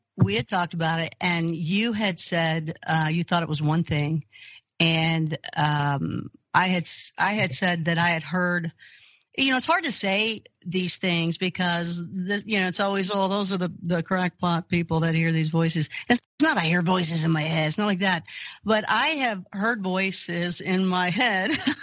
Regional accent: Kentucky, United States; which, by the way, I grew up Christian in Kentucky.

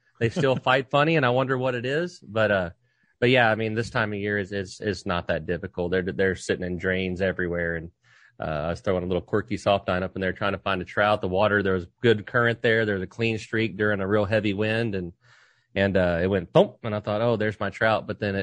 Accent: Corpus Christi, Texas, United States; born there; it all started back in 1981 when I was born on the Bay of Corpus Christi.

